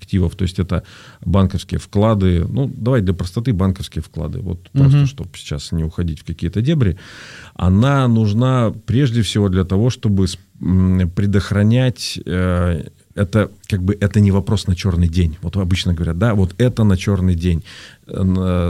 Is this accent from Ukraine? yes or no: no; Perm, Perm Krai, Russia; я родом из Перми